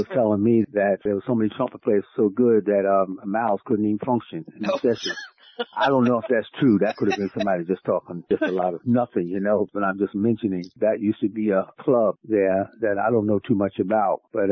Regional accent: Jamaica, Queens, New York, United States; born there; Yes, I was born here in Jamaica, Queens.

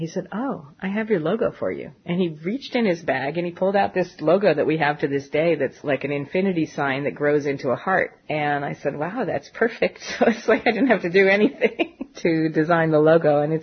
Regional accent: United States; I'm an American songwriter who does consider herself part of the world, you know.

